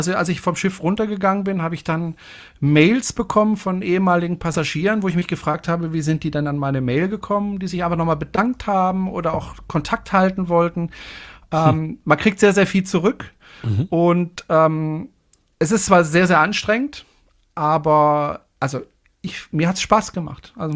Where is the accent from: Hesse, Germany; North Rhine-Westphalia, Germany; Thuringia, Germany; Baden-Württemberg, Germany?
Baden-Württemberg, Germany; Freiburg; meine Eltern haben immer darauf geachtet, dass ich Hochdeutsch spreche. Ich komme ja aus dem Badischen, aus Freiburg, und da spricht man ja eigentlich Badisch.